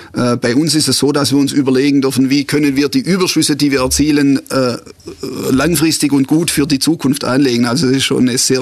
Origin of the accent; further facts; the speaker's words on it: Riedlingen, Baden-Württemberg, Germany; born there; Ich selber bin in Riedlingen an der Donau geboren, deswegen bin ich ein Kind der Donau